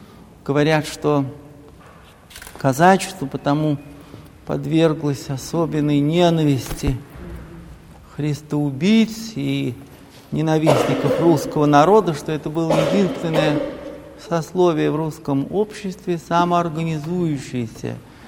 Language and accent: Russian; Moscow, Russia; Мы, москвичи и гости столицы, должны быть очень внимательными, аккуратными.